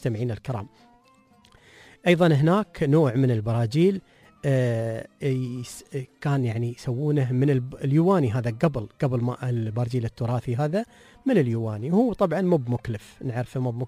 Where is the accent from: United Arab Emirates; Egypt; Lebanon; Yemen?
United Arab Emirates